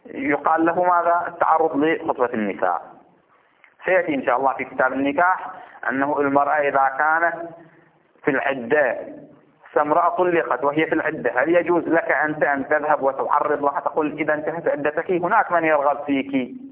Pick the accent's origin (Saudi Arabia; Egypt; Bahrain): Bahrain; خب احنا عندنا في البحرين شي نسميه خطوبة